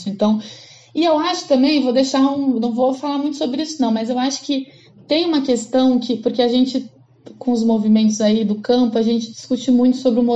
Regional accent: São Paulo, Brazil; Eu fiz ela aqui. Eu sou de São Paulo, né? Acho que a gente não tinha falado sobre isso ainda.

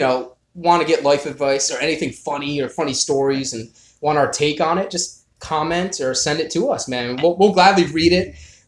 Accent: Northeast, United States; accent: Northeast; Yeah, we're from the Northeast, man. We got that hardcore accent.

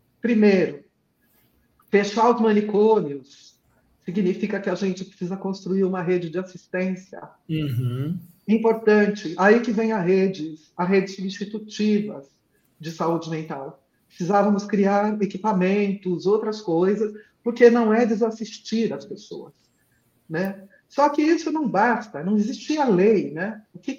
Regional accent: São Paulo, Brazil; born there; Eu escolhi exatamente o centro de saúde do bairro onde eu nasci.

